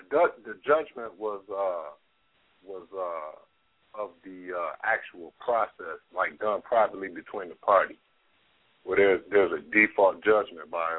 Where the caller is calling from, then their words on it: Detroit, Michigan, United States; I'm calling from Detroit, Michigan.